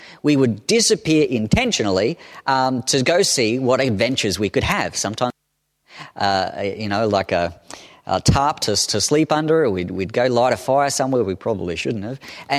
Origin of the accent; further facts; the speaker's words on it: Stanthorpe, Queensland, Australia; When I was growing up in Stanthorpe, so a little hick country in sort of the West.